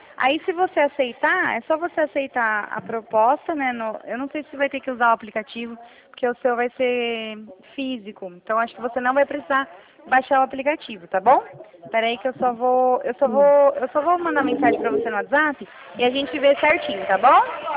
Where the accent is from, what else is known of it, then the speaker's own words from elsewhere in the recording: São Paulo, Brazil; eu sou aqui do interior de São Paulo